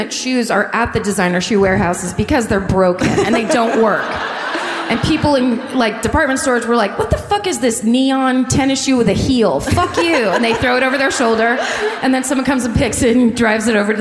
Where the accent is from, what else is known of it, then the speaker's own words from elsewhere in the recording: Los Angeles, California, United States; I feel like because we're from Los Angeles, we don't appreciate how great tan lines are.